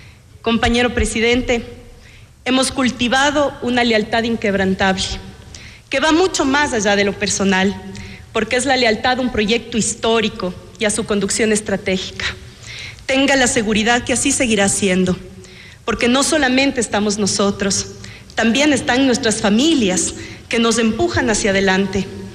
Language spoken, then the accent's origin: Spanish; Ecuador; soy orgullosamente ecuatoriano y orgullosamente ecuatoriana.